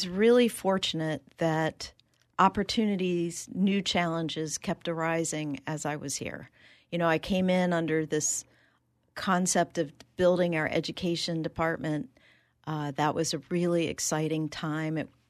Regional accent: New Jersey, United States; also born or lived in New York City / California; now in Tallahassee, United States; You know, I grew up in New Jersey. My first job was in New York City. And then I migrated to California because I was in the film business.

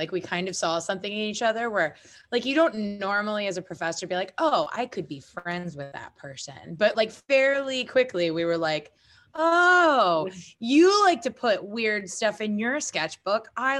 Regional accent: East Coast, United States; and I am from the East Coast.

